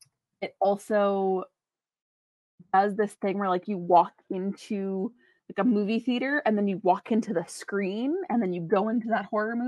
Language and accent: English; California, United States; I have lived in Southern California my whole life.